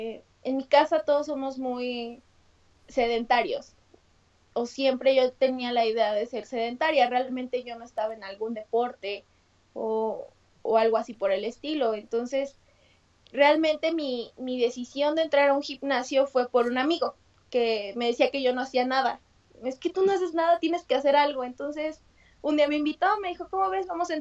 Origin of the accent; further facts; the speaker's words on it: State of Mexico, Mexico; Bueno, yo soy del Estado de México.